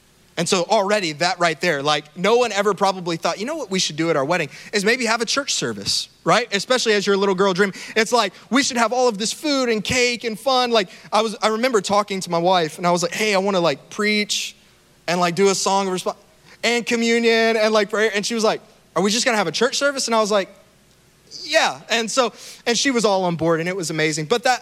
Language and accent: English; Louisiana, United States; I look up church jobs in my hometown in Louisiana.